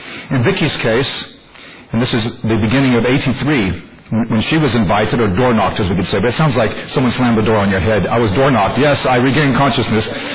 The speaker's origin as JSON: {"language": "English", "country": "United States", "said": "she's British and I'm American."}